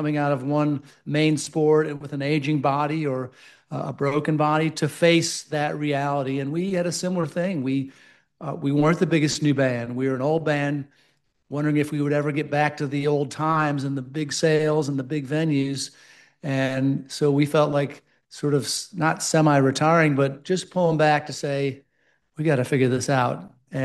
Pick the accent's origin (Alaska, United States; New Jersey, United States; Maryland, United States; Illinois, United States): Illinois, United States; Chicago; we were putting 16, 18, 20, 24,000 people in my hometown gig in Chicago, Illinois.